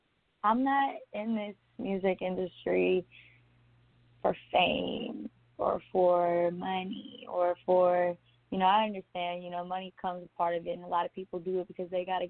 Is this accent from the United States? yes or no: yes; Sacramento, California, United States; Well, I'm coming out from Sacramento.